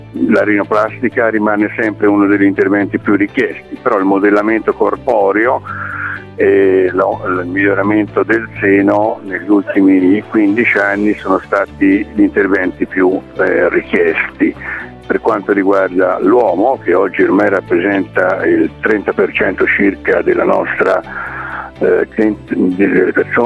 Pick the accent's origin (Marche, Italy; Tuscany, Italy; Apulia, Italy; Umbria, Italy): Tuscany, Italy; io sono toscano, lavoro soprattutto in Toscana